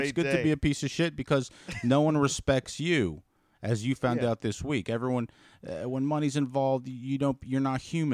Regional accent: Maryland, United States; It could just be that we're from Maryland and the Maryland white people love hot tubs.

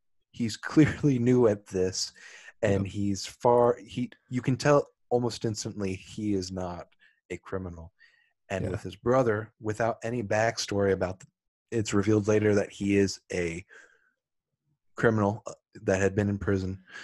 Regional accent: the South, United States; Well, I am from the South.

